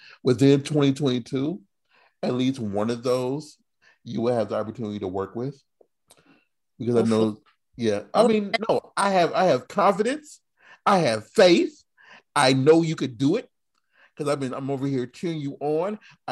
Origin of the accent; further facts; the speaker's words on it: Midwest, United States; Oh, I'm from the Midwest. I'm used to these.